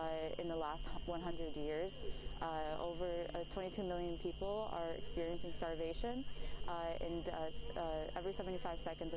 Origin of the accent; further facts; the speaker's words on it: Michigan, United States; We came all the way from Michigan, and we're in Washington, D.C.